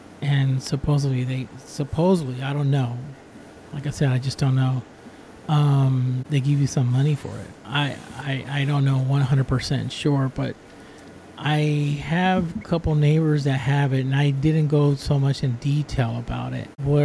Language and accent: English; Puerto Rico; It's like for an example where I'm from Puerto Rico.